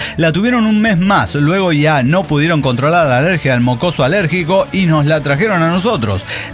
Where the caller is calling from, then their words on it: Salta, Argentina; de Salta, Argentina.